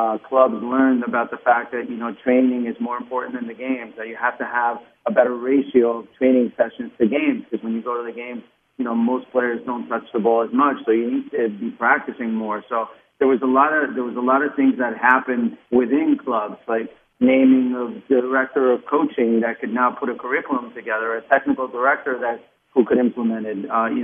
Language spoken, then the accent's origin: English; Uruguay; So here I come from Uruguay